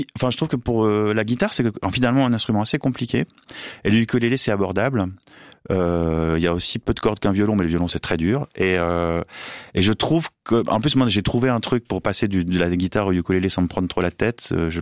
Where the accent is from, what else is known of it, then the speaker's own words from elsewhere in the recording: France; also born or lived in Switzerland; Je suis né en Suisse, mais j'ai toujours fait ma scolarité en France.